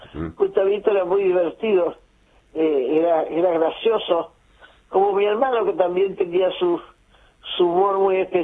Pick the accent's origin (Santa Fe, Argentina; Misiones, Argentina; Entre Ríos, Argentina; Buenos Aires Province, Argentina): Entre Ríos, Argentina; Concordia; born there; nosotros, hermanos, todos nacimos en Concordia, Entre Ríos, ¿no? Y tenemos ese arrastre provinciano que uno trae y no pierde nunca.